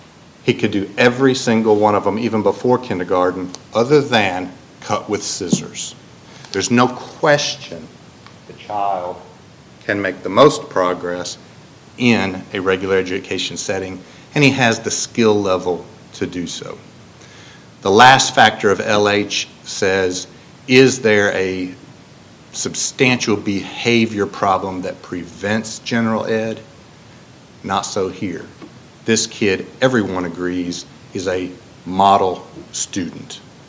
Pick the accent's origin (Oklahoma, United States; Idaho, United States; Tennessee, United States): Tennessee, United States; Chattanooga; from Chattanooga